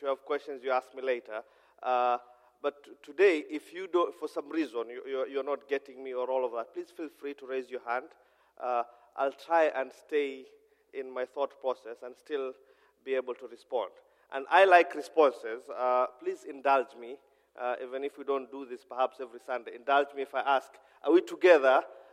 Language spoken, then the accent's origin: English; Kenya; English is a second language; Kenyan. I'm a Somali. And Jesus is Lord. I speak English, but it's foreign to your ears. So I'm told I have an accent.